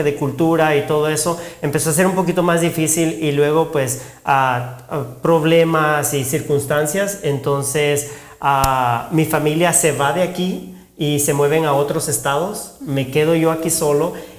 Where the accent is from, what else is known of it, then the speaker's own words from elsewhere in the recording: Guatemala; después de 5 años nos regresamos a Guatemala. Ya, yo soy de Guatemala, entonces regresamos a Guatemala y viví allá un tiempo. Hice toda mi primaria allá, la secundaria.